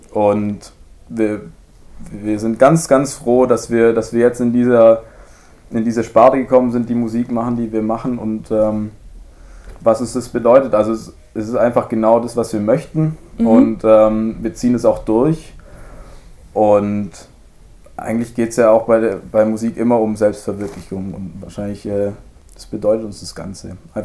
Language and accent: German; Ulm, Baden-Württemberg, Germany; ich komme aus Ulm